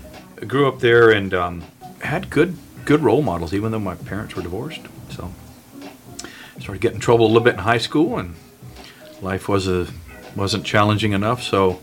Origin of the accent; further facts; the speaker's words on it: the South, United States; I grew up in the South, pretty competitive part of the South, football.